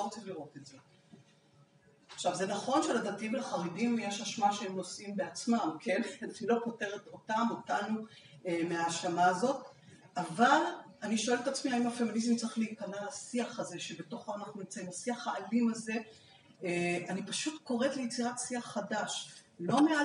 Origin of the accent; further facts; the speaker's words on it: Bnei Brak, Tel Aviv District, Israel; אני גדלתי בבני ברק, אני יכולה לספר על כך מכלי ראשון